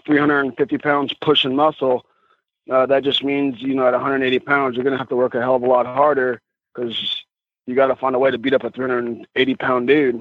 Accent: Priest River, Idaho, United States; also born or lived in Sandpoint / Glendale; I was born in Sandpoint, Idaho. Grew up in Priest River, Idaho. Moved to Phoenix, or actually it was Glendale, December 23rd, 1996.

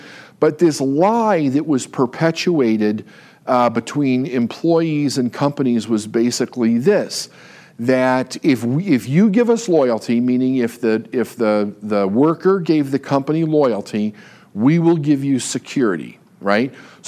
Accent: Chicago, Illinois, United States; moved away as an adult; now in California, United States; especially when it comes to the Midwest, which I'm from Chicago, where it's almost like a sin to leave the community.

